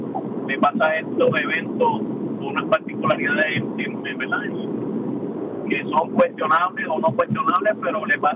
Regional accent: Puerto Rico; Podemos, como puertorriqueños, unirnos y hacer que las cosas sucedan.

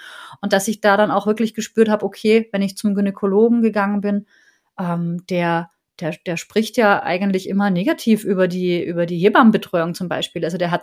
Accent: Austria; Ich bin ja Österreicherin

